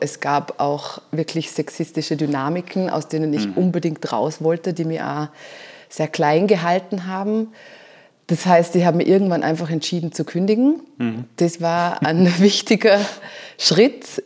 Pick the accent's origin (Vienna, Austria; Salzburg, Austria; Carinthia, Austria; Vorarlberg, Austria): Vorarlberg, Austria; Ich bin in Vorarlberg groß geworden.